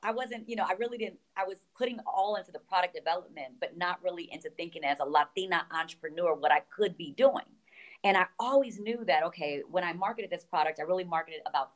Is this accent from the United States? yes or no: yes; Gary, Indiana, United States; I'm 100% Boricua, you know, born and raised in Gary, Indiana. So as my daddy would say, we're soul Ricans.